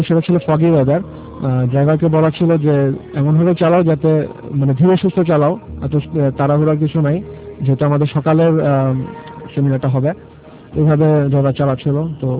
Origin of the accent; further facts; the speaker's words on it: Uttara, Dhaka Division, Bangladesh; আমি উত্তরা থেকে এসেছি, চট্টগ্রাম ইউনিভার্সিটিতে আমি বিবে করছি।